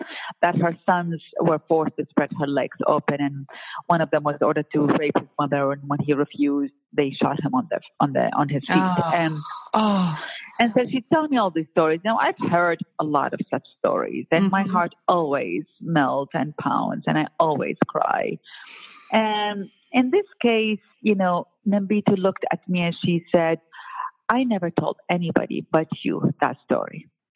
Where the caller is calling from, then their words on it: New York, United States; New York.